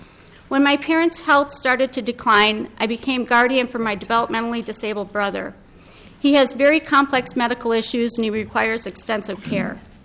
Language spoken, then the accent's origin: English; Rochester, Minnesota, United States; I'm here today to testify in support of Senate File 107. I'm from Rochester, Minnesota.